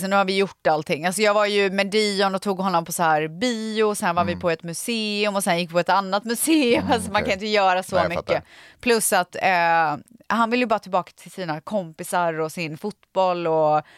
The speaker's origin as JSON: {"language": "Swedish", "town": "Viskafors", "region": "Västra Götaland County", "country": "Sweden", "tie": "born or raised there", "said": "när jag växte upp i Viskafors under vintern"}